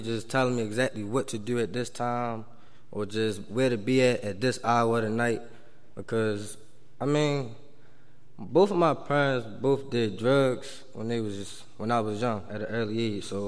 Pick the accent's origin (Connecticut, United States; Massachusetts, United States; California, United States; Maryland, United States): Maryland, United States; Baltimore; starts in Baltimore because I am from Baltimore, born and raised.